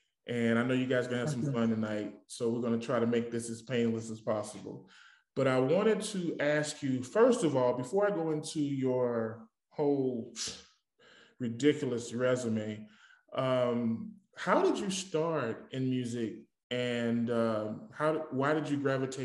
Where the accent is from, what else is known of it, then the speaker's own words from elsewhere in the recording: Dallas, Texas, United States; When I was a kid, growing up in Dallas, Texas, we were raised in kind of a religious home